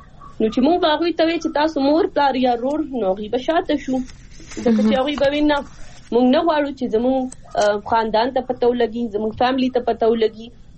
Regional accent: Swat, Khyber Pakhtunkhwa, Pakistan; زه خپل چونکې د سوات نه یم نو زه خپل علاقې اول نه فیمیل یم

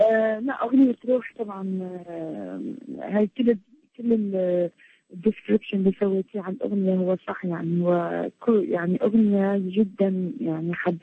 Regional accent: Iraq; بالأخص بلدي العراق

